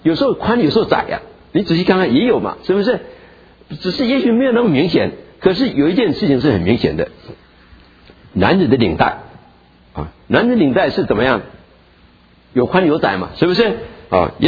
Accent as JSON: {"language": "Chinese", "country": "China", "said": "因为知道我们中国人不喜欢讲死，只喜欢讲活"}